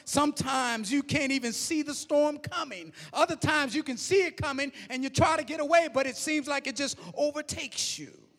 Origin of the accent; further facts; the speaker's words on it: the South, United States; But I remember loving growing up in the South because, to me, you could also be close to nature.